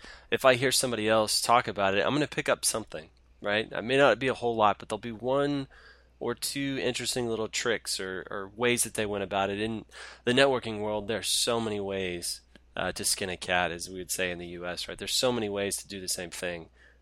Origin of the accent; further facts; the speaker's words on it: Waco, Texas, United States; I grew up in Waco, Texas.